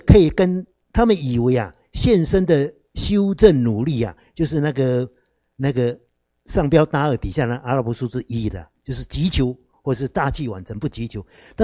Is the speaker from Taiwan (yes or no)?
yes; Taiwan; 我们台湾人不是说那个大只鸡啊